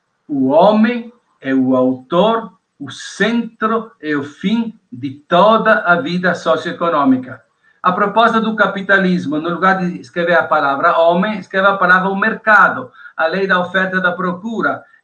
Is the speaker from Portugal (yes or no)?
no; Italy; accent: Italian; Portuguese is a second language; now in Brazil; Se eu estou falando agora, estou carregando o meu sotaque de italiano, e aquelas poucas vezes que vou na Itália, agora é proibido estes dias ir até lá, e as pessoas que falam comigo me perguntam de onde eu sou